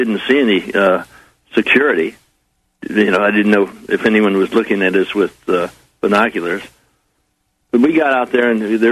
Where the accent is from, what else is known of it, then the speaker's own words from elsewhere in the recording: United States; I said, why not? I'm an American.